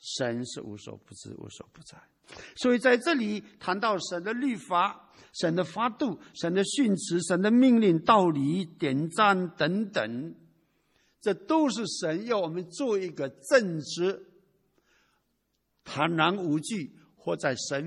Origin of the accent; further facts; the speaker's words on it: China; 我在中国农村长大，我们那个家我们那个农村有两姓，一个姓陈的， … ，两个两姓的人差不多都有五六百人，大概一千二左右。那么我妈妈是姓陈的